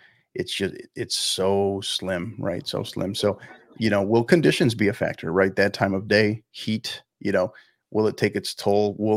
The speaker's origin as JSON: {"language": "English", "town": "El Paso", "region": "Texas", "country": "United States", "said": "I'm originally from the El Paso area."}